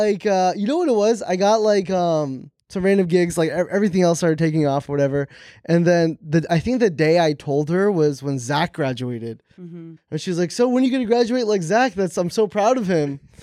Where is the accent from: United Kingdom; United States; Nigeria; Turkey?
United States; New Jersey; I'm from Jersey.